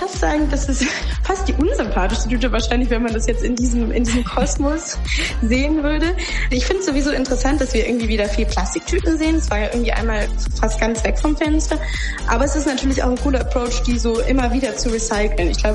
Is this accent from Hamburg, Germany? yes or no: yes; Hamburg, Germany; Ich komme nämlich aus St. Pauli, aus Hamburg.